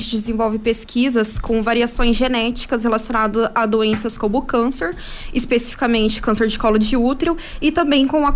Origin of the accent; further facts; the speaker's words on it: Londrina, Paraná, Brazil; Eu sou de Londrina.